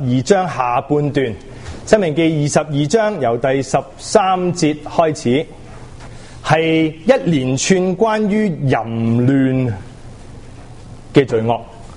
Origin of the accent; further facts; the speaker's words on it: China; 我们是中国人基督徒就更加绝口不提这些的关系。